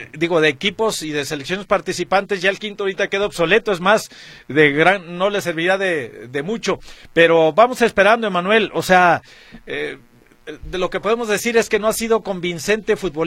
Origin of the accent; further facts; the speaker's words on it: Mexico; como mexicanos